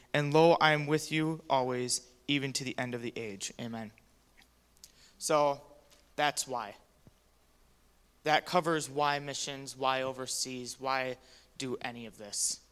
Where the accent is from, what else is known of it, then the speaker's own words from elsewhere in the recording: Wisconsin, United States; I'm from Wisconsin, near Green Bay, you know, best state, best city.